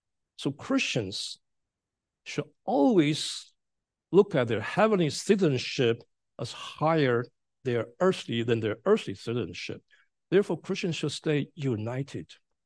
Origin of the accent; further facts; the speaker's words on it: Taiwan; People from Taiwan, actually, people from Taiwan, I'm from Taiwan, okay.